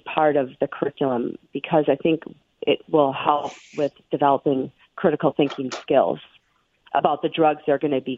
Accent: Midwest, United States; because I'm from the Midwest, you know, the middle of America

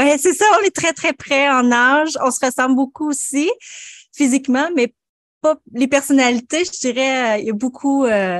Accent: Buckingham, Quebec, Canada; moi, je suis native de Buckingham. Mes parents ne sont pas de la région. Ils viennent de Montérégie, des petits villages, Sainte-Christine, Saint-Paul-de-Boxford.

